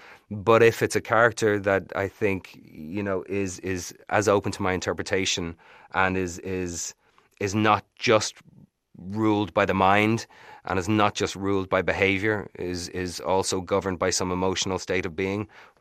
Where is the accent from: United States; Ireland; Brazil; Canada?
Ireland; And I think that is at times can stick us in a certain pattern of behaviors as Irish people, and some of it is beautiful and we have a great sense of community